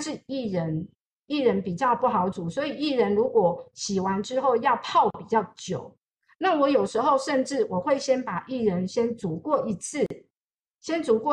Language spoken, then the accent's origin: Chinese; Taiwan; 我们台湾这边有一家饮料公司